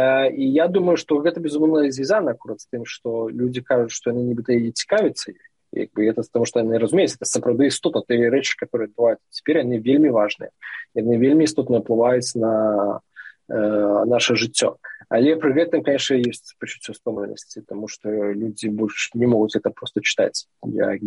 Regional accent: Salihorsk, Minsk Region, Belarus; я сам з Сальорску

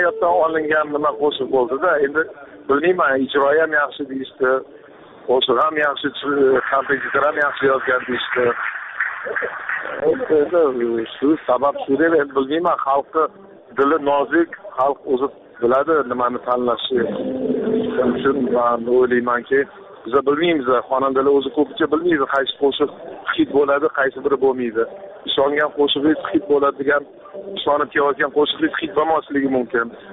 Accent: Tashkent, Uzbekistan; born there; Aslida men o'zi Toshkentda tug'ilganman, ota-onam Samarqandda.

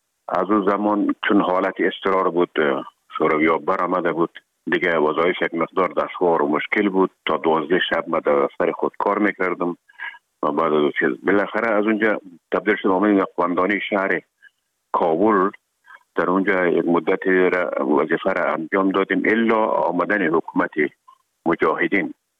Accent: Herat, Afghanistan; مدتی که ما در کابل آمدیم، خودمان از هرات که آمدیم به اکادمی نظامی

